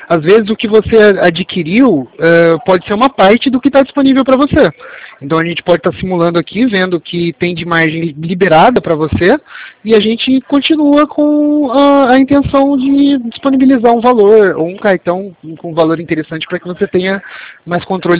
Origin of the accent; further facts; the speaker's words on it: Limeira, São Paulo, Brazil; somos de São Paulo, né? Aqui a gente está falando de São Paulo. Limeira, na verdade. Limeira, interior de São